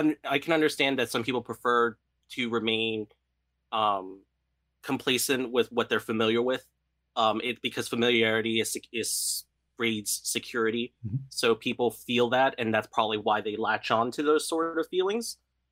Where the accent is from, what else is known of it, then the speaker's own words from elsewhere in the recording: United States; because I am born and raised in the United States, so I have a lot of Western influences in my upbringing. But I am also a first generation American